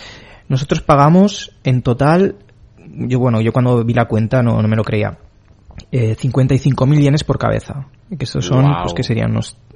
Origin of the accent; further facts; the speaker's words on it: Spain; ¿De dónde eres? ¿Soy de España?